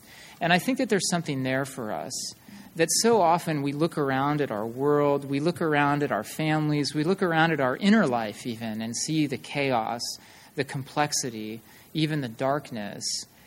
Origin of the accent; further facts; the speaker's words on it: Pinetop-Lakeside, Arizona, United States; I grew up in Pine Top Lakeside, which is right next to a Native American reservation.